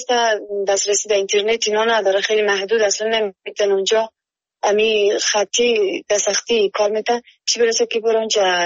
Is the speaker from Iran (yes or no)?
no; Afghanistan; now in Kabul, Afghanistan; از ولایت کنی هستم